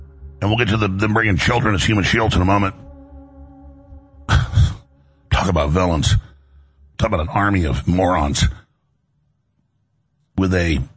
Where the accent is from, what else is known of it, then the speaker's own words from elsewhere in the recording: United States; People ask, what am I? I'm an American. I'm a Christian. I'm a patriot.